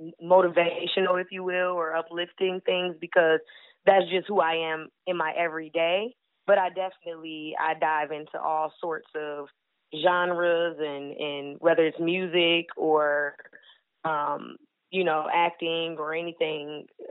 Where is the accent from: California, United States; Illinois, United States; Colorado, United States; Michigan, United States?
Michigan, United States; Detroit; born there; But, yeah, I was born in Detroit, Michigan